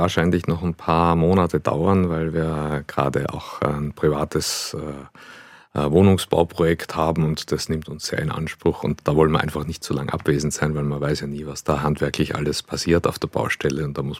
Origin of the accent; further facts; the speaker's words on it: Austria; Naja, so das bisschen das Heimweh als Österreicher, das plagt einem schon ständig